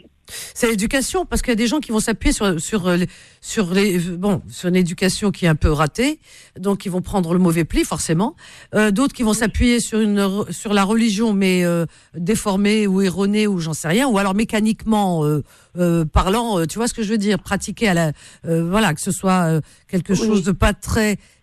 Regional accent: Algeria; chez nous, en Algérie, dans les pays du Maghreb, la femme, elle est lésée

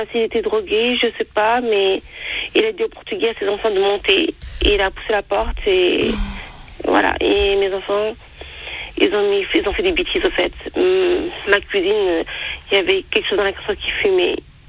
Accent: France; J'ai du mal à comprendre. Je suis française.

